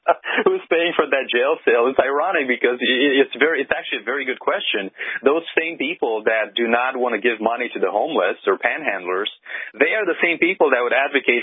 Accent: Romania; I grew up in Romania. I grew up in a house with a dirt floor, literally a dirt floor.

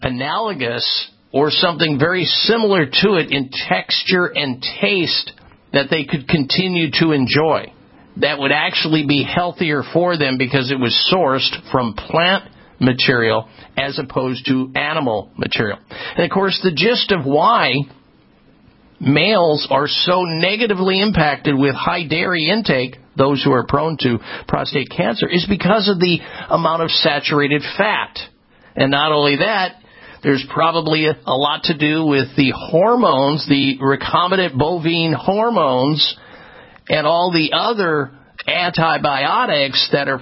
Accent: Midwest, United States; I grew up in the Midwest. I was weaned on dairy products.

